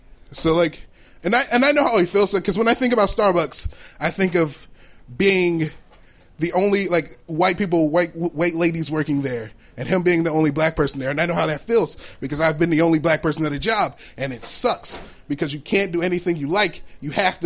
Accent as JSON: {"language": "English", "town": "Detroit", "region": "Michigan", "country": "United States", "said": "I'm from real Detroit. Oh, right. Like, I'm from the Detroit where it's 80% black people."}